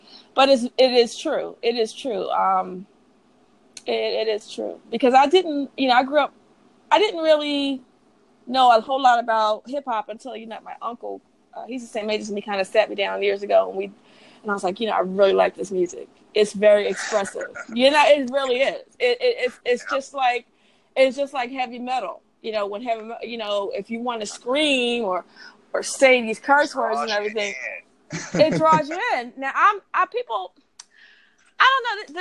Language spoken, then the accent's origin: English; Philadelphia, Pennsylvania, United States; because, you know, I was raised in Philadelphia.